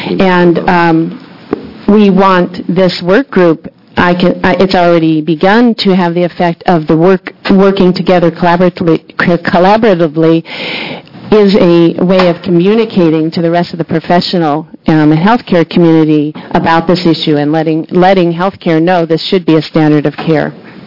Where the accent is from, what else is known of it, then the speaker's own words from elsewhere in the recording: Portland, United States; I'm from Portland.